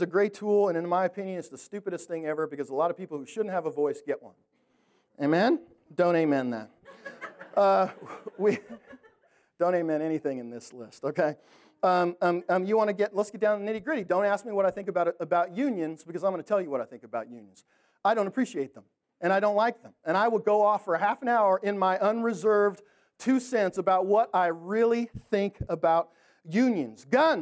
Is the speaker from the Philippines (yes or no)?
no; Canada; and so I'm a Canadian, and so I love football.